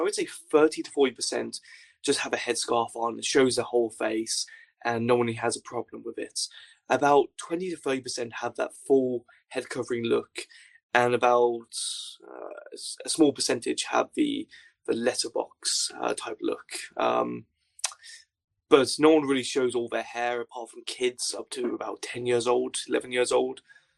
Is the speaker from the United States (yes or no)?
no; United Kingdom; But of course, I'm British, so I pushed my way through because no one was queuing